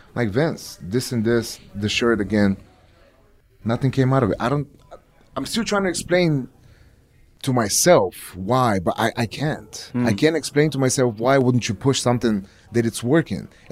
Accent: Plovdiv, Plovdiv Province, Bulgaria; Because the mayor of Bulgaria is going to give me the key of my hometown, Plovdiv.

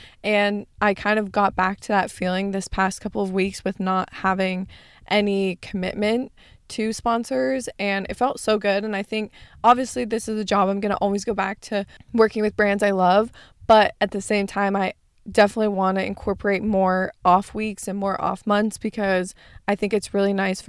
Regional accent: Arizona, United States; I feel like it grows more and more every single week that I'm away from my hometown, especially because I fall more in love with California every single week and this starts to feel like home. So it almost makes me feel like Arizona is not going to be home

